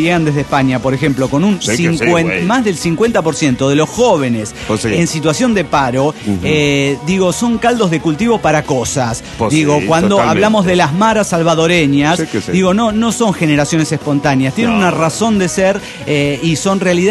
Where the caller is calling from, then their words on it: Celaya, Guanajuato, Mexico; de Celaya, México.